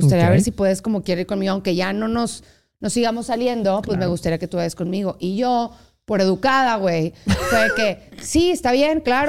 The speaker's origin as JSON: {"language": "Spanish", "country": "Mexico", "said": "Porque como mexicanos y que estamos muy, nuestra cultura como latinos, somos muy de comunidad."}